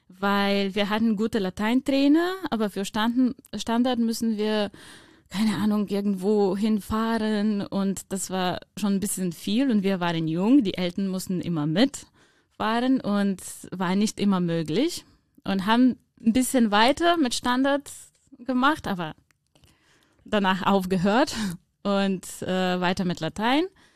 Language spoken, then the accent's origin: German; Bulgaria; Ja, also ich komme aus Bulgarien.